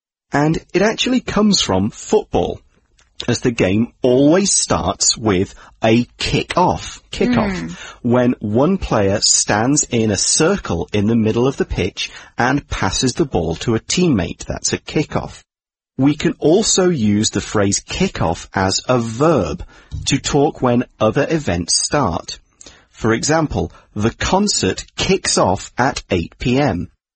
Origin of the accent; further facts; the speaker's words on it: England, United Kingdom; I'm from England, I'm English.